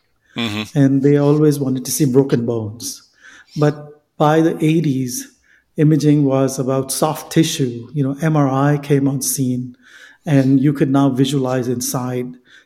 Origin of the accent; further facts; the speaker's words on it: Northeast, United States; Tom, you know, I grew up in the Northeast, and my dad was a medical doctor